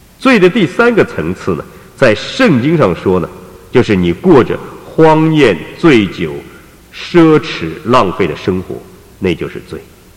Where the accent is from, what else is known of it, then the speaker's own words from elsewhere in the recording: China; 我们中国人说呢，这是朱门酒肉臭啊，路有冻死骨